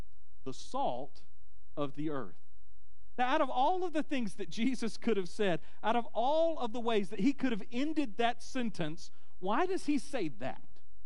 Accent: Panama City, Florida, United States; Look, I'm from Florida. I grew up in Panama City, you know, there at the beach

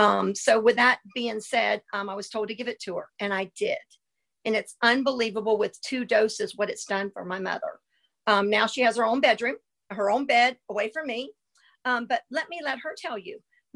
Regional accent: Orange City, Florida, United States; I'm from Orange City, Florida.

